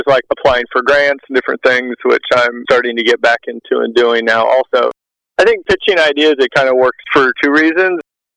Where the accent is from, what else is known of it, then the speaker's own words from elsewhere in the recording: Texas, United States; Well, with growing up in Texas, both my sisters were cheerleaders.